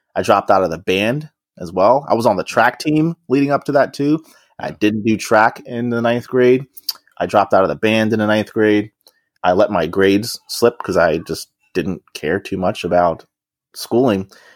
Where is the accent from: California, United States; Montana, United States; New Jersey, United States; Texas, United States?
New Jersey, United States; Trenton; also born or lived in Nigeria; So I was born in Nigeria. I don't remember anything. I moved here. I was a year and a half or maybe 2 years old. And we moved to Trenton, New Jersey.